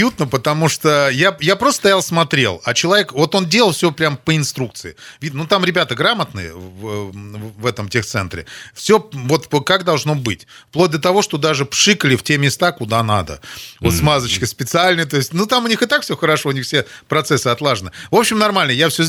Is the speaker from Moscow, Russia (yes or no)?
yes; Moscow, Russia; в них указан знак московского региона, потому что я же из Москвы.